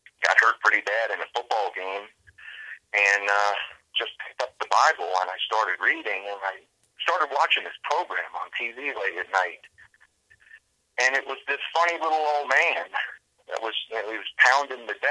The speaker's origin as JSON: {"language": "English", "region": "New Jersey", "country": "United States", "tie": "born or raised there", "said": "I'm a white middle-class guy from the Northeast. I'm of Irish and Austrian and German descent, and grew up in a pretty basic, probably upper middle class, I guess you'd say, white community in New Jersey."}